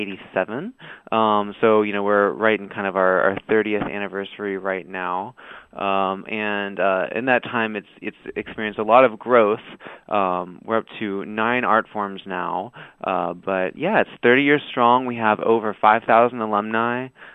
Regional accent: Kentucky, United States; When I attended, I was coming from Oldham County, Kentucky, which is where I was raised, and was born into a family of healthcare professionals

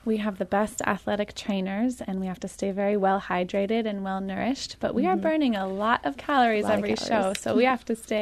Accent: California, United States; now in New York City, United States; I'm actually from California, but I live in New York City, and this is my first time in St. Louis.

